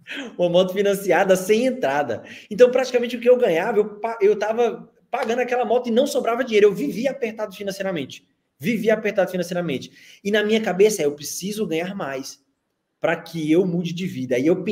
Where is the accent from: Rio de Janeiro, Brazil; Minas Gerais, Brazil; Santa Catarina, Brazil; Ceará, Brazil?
Minas Gerais, Brazil; São Romão; eu sou bem do interiorzão de Minas. São Romão, vim do norte de Minas, cidadezinha de 10 mil habitantes.